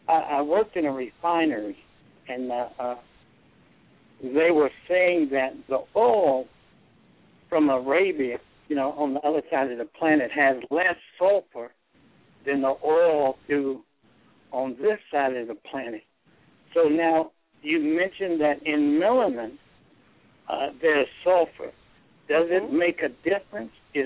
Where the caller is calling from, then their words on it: California, United States; I'm calling from California.